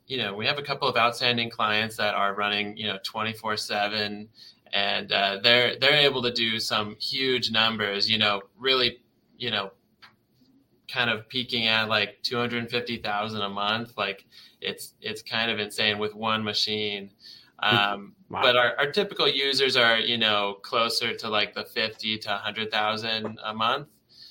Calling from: Vancouver, Washington, United States; We're in the beautiful Vancouver, Washington. So, yeah, just outside of Portland, Oregon.

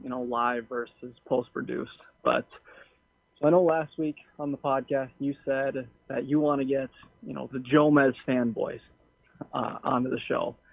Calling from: Twin Cities, Minnesota, United States; I'm calling from the Twin Cities in Minnesota.

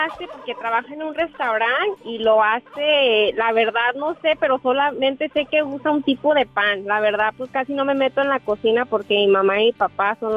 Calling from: Palm Springs, California, United States; Soy de Palm Springs.

